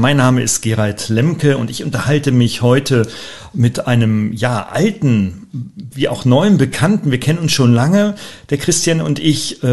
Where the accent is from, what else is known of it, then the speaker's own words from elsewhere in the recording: Weinheim, Baden-Württemberg, Germany; in meiner Heimatstadt hier in Weinheim